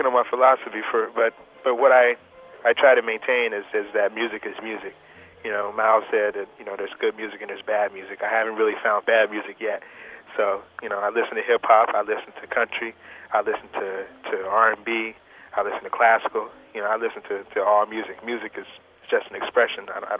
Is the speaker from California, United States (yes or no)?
yes; Oakland, California, United States; Yeah, I'm from Oakland.